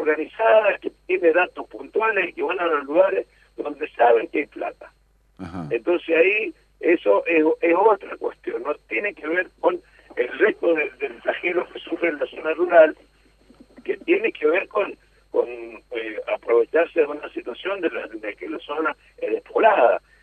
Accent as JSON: {"language": "Spanish", "town": "Monte Caseros", "region": "Corrientes", "country": "Argentina", "tie": "born or raised there", "said": "yo me crié en Montecasero y a nosotros nos robaban las compuertas hace 30 años atrás"}